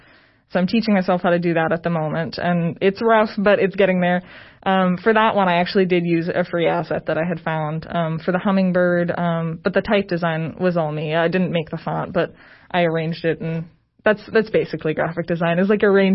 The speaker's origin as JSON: {"language": "English", "town": "Newberry", "region": "Michigan", "country": "United States", "lives_now": "Cookeville, United States", "said": "Originally, I'm from the tiniest town in the world in Upper Michigan that, like, no one has probably heard of. It's Newberry, Michigan."}